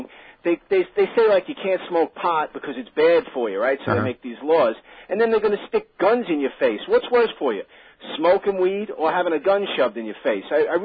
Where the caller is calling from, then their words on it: Mount Sinai, New York, United States; Good. Mount Sinai.